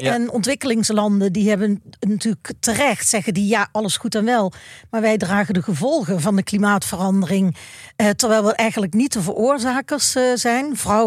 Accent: Maastricht, Limburg, Netherlands; ik ben opgegroeid in Maastricht. En Maastricht is best... was best een klassenmaatschappij.

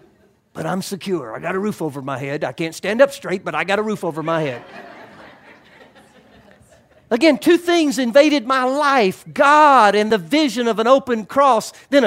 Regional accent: United States; and I'm an American, but I'm in the kingdom first. I love my country, but I love the kingdom more.

